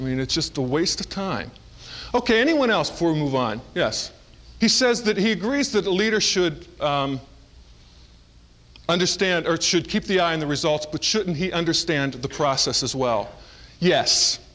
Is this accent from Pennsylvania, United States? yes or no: yes; Edinboro, Pennsylvania, United States; I mean, don't they know I'm … from Edinburgh, Pennsylvania?